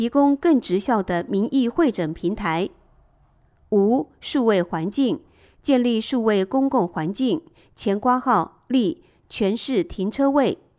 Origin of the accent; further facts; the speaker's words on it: Hsinchu, Taiwan; 我是新竹人团长、新竹都团长